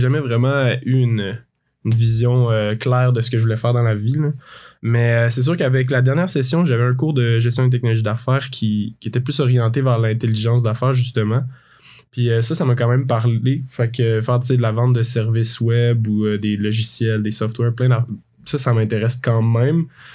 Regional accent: Sherbrooke, Quebec, Canada; J'ai grandi à Sherbrooke. Je suis à l'Université de Sherbrooke

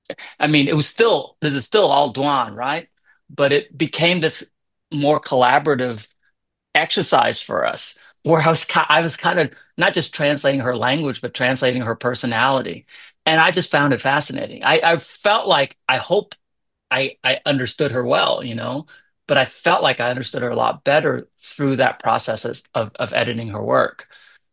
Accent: Oklahoma, United States; also born or lived in Iowa / Las Vegas; I grew up in Oklahoma, lived in Iowa, Las Vegas, very few Vietnamese people.

